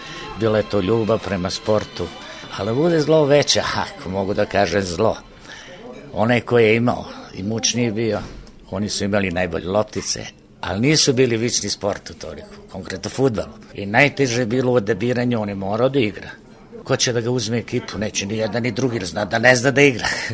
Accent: Vršac, Vojvodina, Serbia; moved away as an adult; Rođen sam u Vršcu godine 1947. davne. Od oca radnika i majke domaćice. U Vršcu završio sam osnovnu školu, srednju školu.

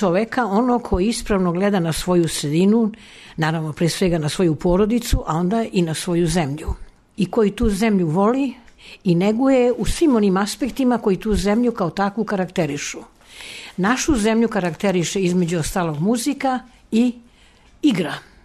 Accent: Belgrade, Serbia; iz Beograda sam

